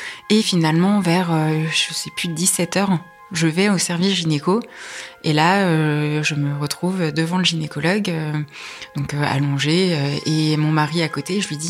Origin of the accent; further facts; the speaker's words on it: Le Perray-en-Yvelines, Île-de-France, France; also born or lived in Rambouillet; Alors j'ai grandi pas très loin d'ici, à proximité de Rambouillet. Je suis née à Rambouillet et j'ai vécu au Perray-en-Yvelines. J'ai fait mon lycée à Rambouillet, donc c'est dans le coin et toute ma famille est dans le coin.